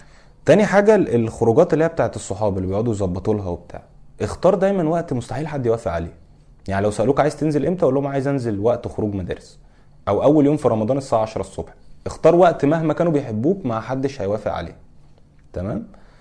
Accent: Egypt; لان احنا مصريين، ومش مصريين بالفطره، احنا بنحب مصر وعادات مصر وتقاليد مصر.

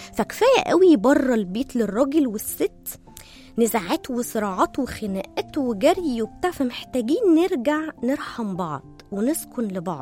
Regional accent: Egypt; وتقل مقداره في المثل هنا عندنا في مصر مش معناه ان هو شخص قليل

